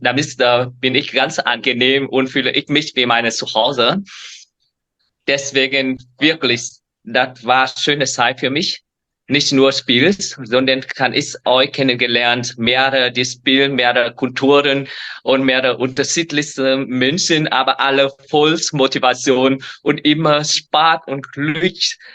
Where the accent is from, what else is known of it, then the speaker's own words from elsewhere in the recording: Vietnam; German is a second language; Weil ich war in Vietnam ausgewacht. Ich weiß, wie ist mein Heimat.